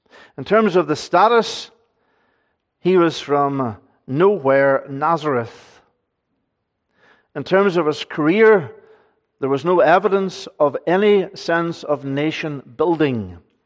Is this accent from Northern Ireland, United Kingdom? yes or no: yes; Northern Ireland, United Kingdom; As a young man growing up in Northern Ireland